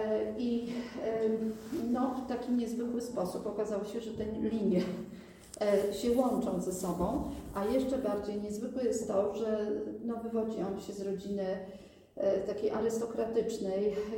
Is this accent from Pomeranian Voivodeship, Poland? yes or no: no; Kraków, Lesser Poland, Poland; Ale urodziłam się w Krakowie, pochodzę się z Krakowa. Moi rodzice są ze wschodu, mama jest Lwowianką, a ojciec jest z Białorusi.